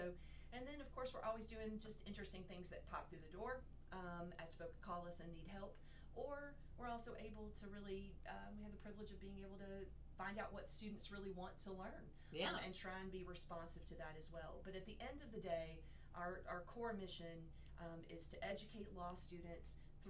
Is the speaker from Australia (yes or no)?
no; Lexington, Kentucky, United States; I'm actually originally from here. So I was born and raised in Lexington. My family moved around a bit. I came back here for high school.